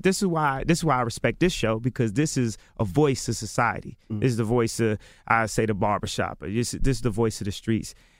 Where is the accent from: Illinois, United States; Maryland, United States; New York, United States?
Illinois, United States; Chicago; Ghetto was fun. I mean, I'm from Chicago.